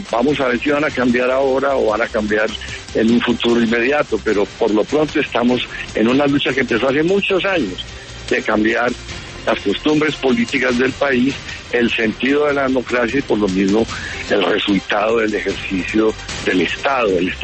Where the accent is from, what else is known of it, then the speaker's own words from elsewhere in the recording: Colombia; ¿Qué esperamos que ocurra allá como colombianos?